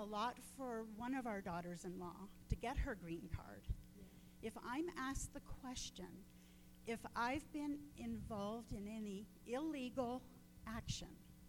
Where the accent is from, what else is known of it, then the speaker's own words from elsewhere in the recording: Canada; now in United States; 30 years ago, we came to this country from Canada, and so we were on a NORAD agreement, and with the help of an immigration lawyer, got our green cards, and eventually I became a citizen.